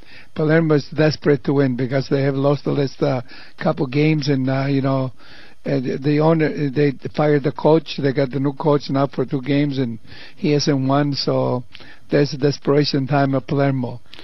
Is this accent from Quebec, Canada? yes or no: no; Toronto, Ontario, Canada; I come from Canada, Toronto, Italia